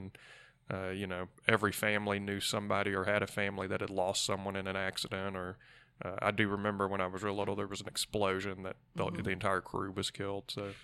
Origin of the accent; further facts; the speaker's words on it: Virginia, United States; So from Virginia, born and raised in Virginia. Actually, was born down in the southwest corner of Virginia, where Tennessee, Virginia, Kentucky all meet.